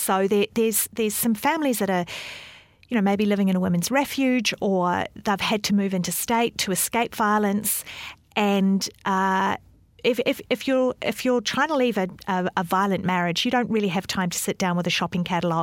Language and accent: English; Wellington, New Zealand; Yeah, I did grow up in the Wairarapa, which is near Wellington in the country, great grape-growing region.